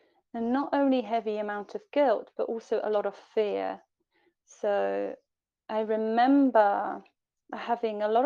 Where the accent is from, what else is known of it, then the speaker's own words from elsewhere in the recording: Poland; English is a second language; I was born in Poland, and Poland at the time was quite a tricky time. And so as a young child growing up in Poland, things were a little bit sticky and a little bit uncertain.